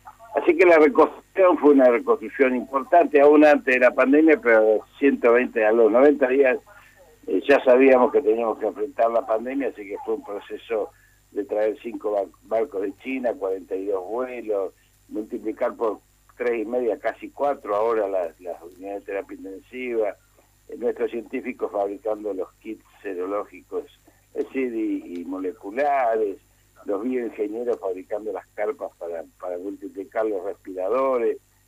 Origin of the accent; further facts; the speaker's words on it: Argentina; como argentino